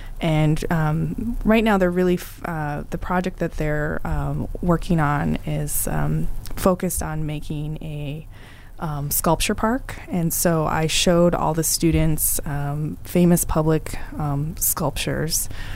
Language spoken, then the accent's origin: English; Montana, United States; And it feels like a kind of coming home for myself because I grew up on the Crow Indian Reservation.